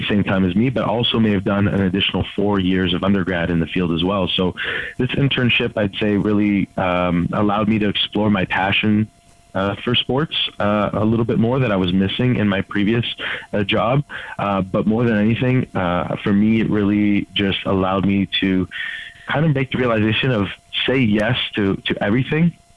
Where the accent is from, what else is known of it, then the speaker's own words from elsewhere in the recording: Montreal, Quebec, Canada; moved away as an adult; I left my hometown of Montreal, moved to Ottawa, which isn't too far